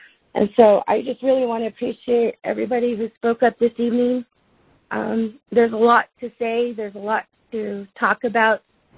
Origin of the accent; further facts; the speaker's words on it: Arizona, United States; I grew up near the Tuba City disposal site, every day passing a uranium mill. We moved to Church Rock